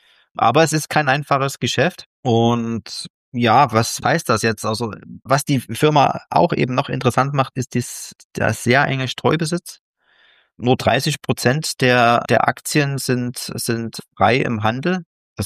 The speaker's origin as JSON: {"language": "German", "town": "Dresden", "region": "Saxony", "country": "Germany", "tie": "born or raised there", "said": "da ja der Gründer auch aus meiner Heimat kommt, aus Dresden."}